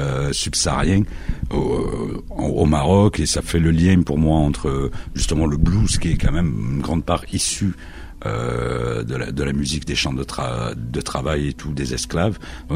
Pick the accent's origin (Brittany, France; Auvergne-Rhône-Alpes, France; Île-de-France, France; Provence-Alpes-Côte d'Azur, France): Provence-Alpes-Côte d'Azur, France; Marseille; born there; Moi, je suis un fils d'immigré, je suis né à Marseille, mais je suis un fils d'immigré maghrébin